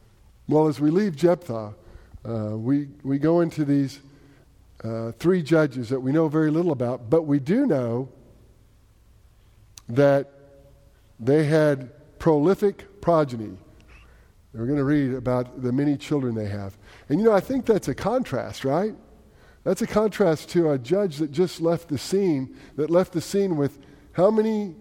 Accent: Texas, United States; kill me, I'm a Texan

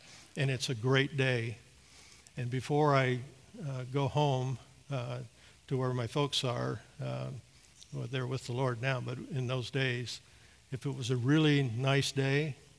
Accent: Oregon, United States; I'm a very privileged man. I grew up in Oregon. I tell people that I never owned an umbrella until I left Oreg

